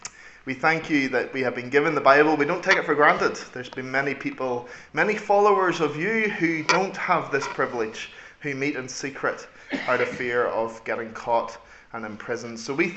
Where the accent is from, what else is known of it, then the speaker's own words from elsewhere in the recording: Northern Ireland, United Kingdom; as I said before, I'm from Northern Ireland.